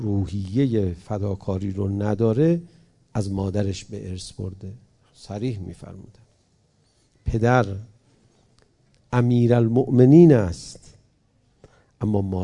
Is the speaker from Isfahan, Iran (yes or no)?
no; Tehran, Tehran Province, Iran; دارالشهدای تهران، محله ابوذر. خب توی همچی فرهنگی بزرگ شدم